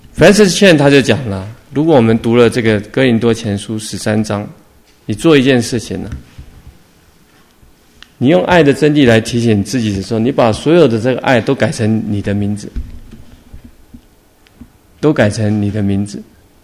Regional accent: China; 你不是我们中国人讲说得理不饶人，理直就气壮

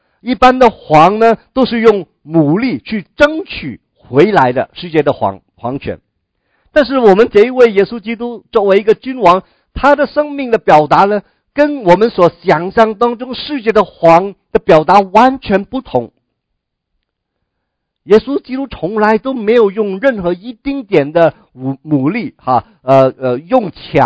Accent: China; 但是我们中国人更明白这一点啊

